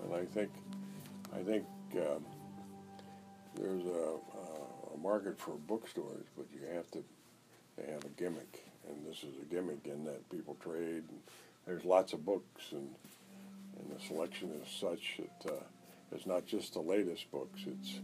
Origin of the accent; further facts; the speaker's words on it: Los Angeles, California, United States; I grew up in Los Angeles.